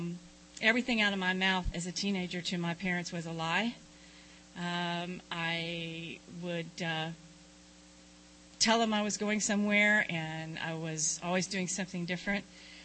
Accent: Dickinson, Texas, United States; also born or lived in Corpus Christi; I'm from Texas. Yeah. I was born in Corpus Christi, and I was raised in a small town called Dickinson, which is in Galveston County near Galveston Island.

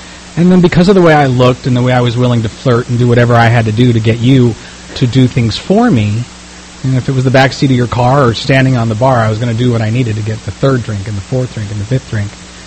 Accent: Las Vegas, Nevada, United States; And we come from Las Vegas, where how you look and what you can bring to the trophy conversation is currency.

